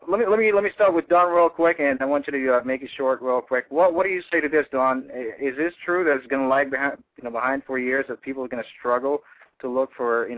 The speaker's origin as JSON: {"language": "English", "country": "Philippines", "tie": "born there", "said": "you know, I was born in the Philippines"}